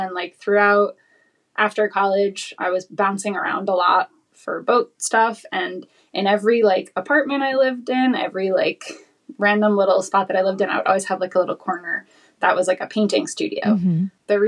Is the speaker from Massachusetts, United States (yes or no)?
yes; Boston, Massachusetts, United States; Yeah, so I grew up down in Boston